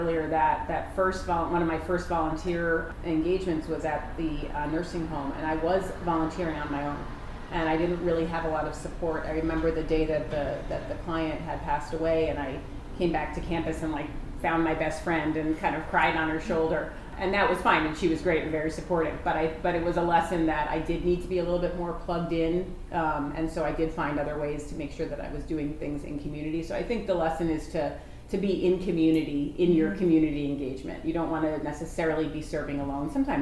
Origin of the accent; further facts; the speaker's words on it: New Jersey, United States; now in Scranton, United States; I grew up in New Jersey. I love New Jersey, nothing wrong with New Jersey.